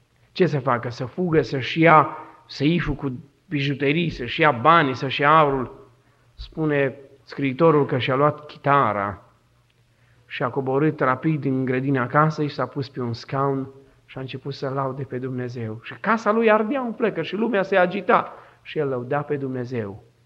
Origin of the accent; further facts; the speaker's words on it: Romania; now in United States; Și nu sunt din America, sunt din România și România e mare.